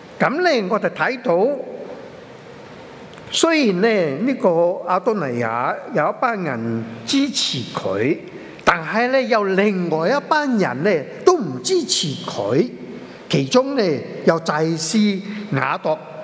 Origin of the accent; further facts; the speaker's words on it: Chaozhou, Guangdong, China; 我是潮州人嘛